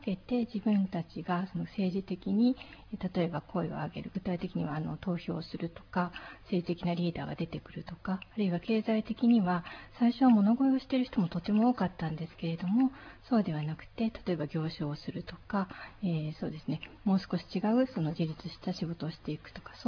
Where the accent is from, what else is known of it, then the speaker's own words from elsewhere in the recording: Kanagawa, Japan; also born or lived in Fukushima; 父の仕事の関係で福島県に5歳までおりまして、はい、さらに神奈川県に移動しまして、はい、ずっと神奈川で育ちました。